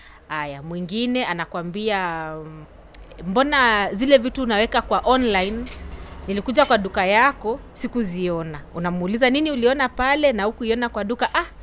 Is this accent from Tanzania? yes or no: no; Kenya; now in Bujumbura, Burundi; Mimi ni Mkenya, nafanya biashara hapa Bujumbura na nimekuwa hapa miaka 5.